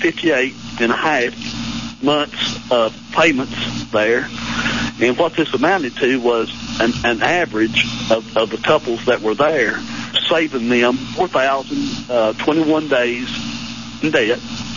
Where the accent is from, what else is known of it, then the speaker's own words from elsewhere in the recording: Clayton, Tennessee, United States; from Clayton, Tennessee